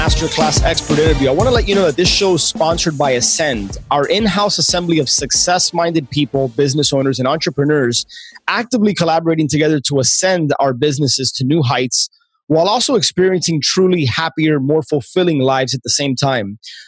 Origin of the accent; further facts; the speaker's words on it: Miami, Florida, United States; I'm born and raised in Miami.